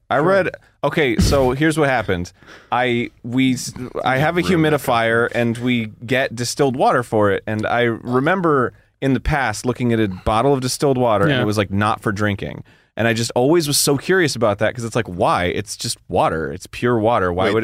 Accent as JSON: {"language": "English", "region": "Florida", "country": "United States", "said": "You can give me shit for being from Florida. I give myself shit from being from Florida."}